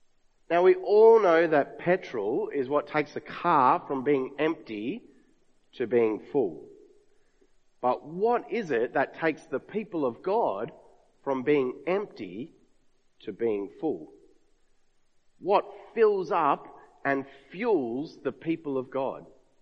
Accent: Canberra, Australian Capital Territory, Australia; now in Adelaide, Australia; I grew up in Canberra. My family still lives there. And so from time to time over the years that I've been living in Adelaide

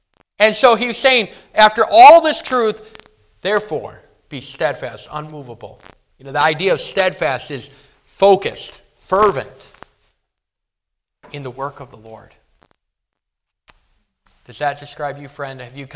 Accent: Milwaukee, Wisconsin, United States; I'm from the Milwaukee area, and we have Milwaukee Bucks, a basketball team.

